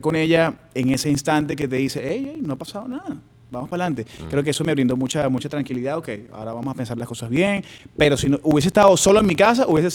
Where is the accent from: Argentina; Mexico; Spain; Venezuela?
Venezuela; como buen venezolano que le gusta el béisbol, que le gusta el deporte